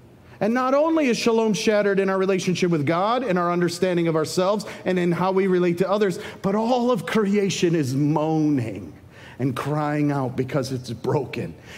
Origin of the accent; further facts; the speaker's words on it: Detroit, Michigan, United States; also born or lived in Florida; I grew up in Detroit, and my wife and I lived most of our lives in Florida